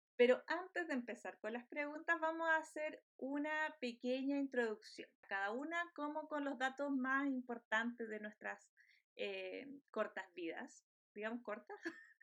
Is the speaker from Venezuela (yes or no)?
no; Valparaíso, Chile; born there; Como Javiera Rey, también soy oriunda de la quinta región. Nací en Valparaíso, específicamente en Playa Ancha. Después, por cosas de la vida, me tocó viajar mucho y cambiarme de casa mucho